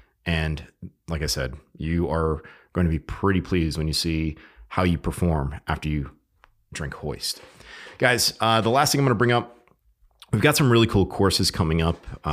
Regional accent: Bristol, Connecticut, United States; which happens to be in my hometown of Bristol, Connecticut.

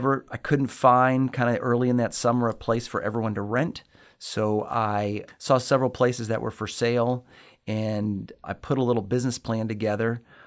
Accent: Lexington, Kentucky, United States; I'm from Lexington, Kentucky, born, raised here on the north side of Lexington.

